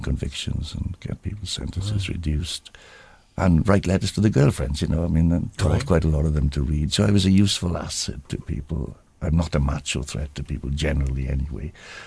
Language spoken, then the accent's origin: English; United Kingdom; as I say, being British, you know, it might as well have been from Mars